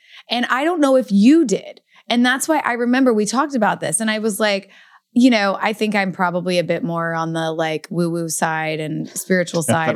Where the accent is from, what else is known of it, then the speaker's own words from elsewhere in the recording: Louisville, Kentucky, United States; was from reading this book that had been actually recommended to me by a friend from Louisville in my hometown.